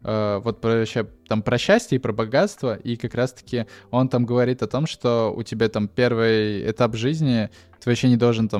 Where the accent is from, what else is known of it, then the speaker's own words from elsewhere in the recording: Volgograd, Volgograd Oblast, Russia; я из Волгограда